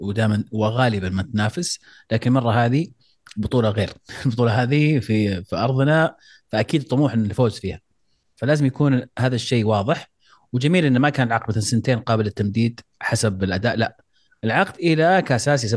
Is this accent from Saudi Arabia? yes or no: yes; Saudi Arabia; احنا كسعوديين طموحنا